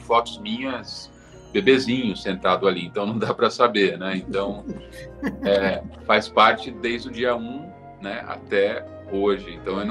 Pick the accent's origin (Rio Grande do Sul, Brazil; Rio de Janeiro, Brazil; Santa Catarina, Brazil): Rio de Janeiro, Brazil; Niterói; born there; Bom, a minha família é toda do interior paulista e da capital aqui. Eu nasci em Niterói, na verdade eu sou fluminense, né?